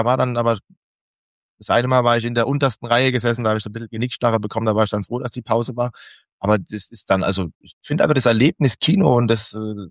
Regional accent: Lampertheim, Hesse, Germany; Also ich weiß zum Beispiel, in Lambertheim, wo ich aufgewachsen bin, gab es das nicht.

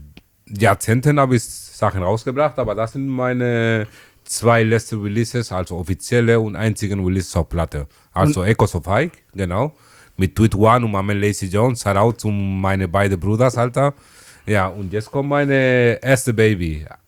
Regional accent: Malabo, Bioko Norte, Equatorial Guinea; also born or lived in Madrid, Spain; Meine Wurzeln kommen aus Äquatorial Guinea. Genau, ich bin in Malabo groß geworden.

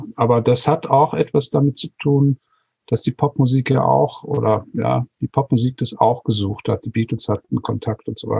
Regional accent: Altenahr, Rhineland-Palatinate, Germany; Also ich bin in Alten Ahr aufgewachsen, an der Ahr, und das ist nicht sehr weit von Köln, also eine gute Stunde. Köln war unsere große Einkaufsstadt.

